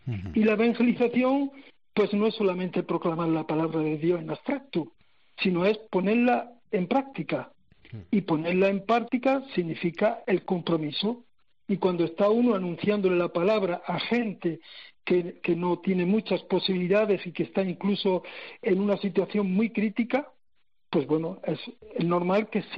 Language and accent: Spanish; Torrenueva, Andalusia, Spain; Yo soy, nací en Torrenueva, un pueblo Torrenueva Costa, al lado de Motril. Bueno, pues desde pequeño pues estábamos en la comunidad cristiana.